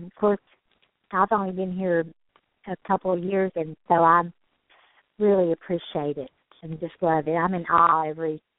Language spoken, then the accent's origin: English; Southern United States, United States; I said, no, I'm from the South. I like it hot.